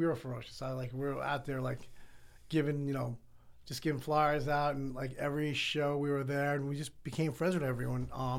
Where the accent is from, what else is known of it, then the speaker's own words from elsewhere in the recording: Philippines; I'm Filipino and they invited everybody.